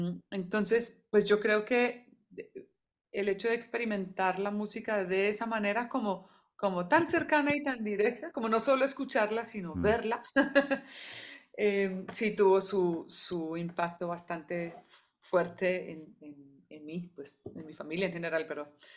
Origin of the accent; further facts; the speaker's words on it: Colombia; yo ya soy muy colombiana, porque llegué aquí a mis 2 años, entonces mi manera de relacionarme con la gente es colombiana.